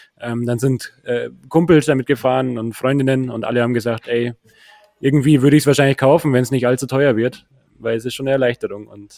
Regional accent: Munich, Bavaria, Germany; ich bin Münchner.

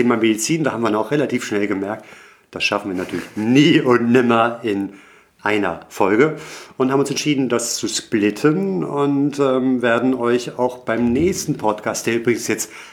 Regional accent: Hamburg, Germany; meine Heimatstadt Hamburg

